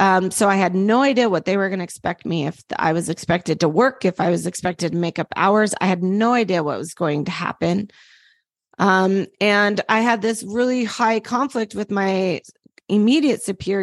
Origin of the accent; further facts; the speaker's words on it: Utah, United States; And I come from Utah, you know, it's a very Christian state, but not Southern Baptist at all.